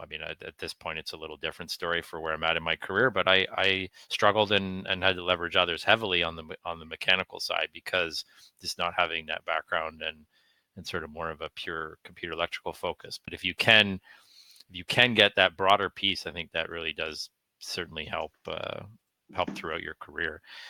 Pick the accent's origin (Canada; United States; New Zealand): Canada; we're both from Canada